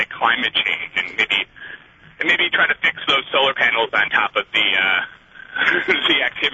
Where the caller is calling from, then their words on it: Stevens Point, Wisconsin, United States; I'm calling from Stevens Point.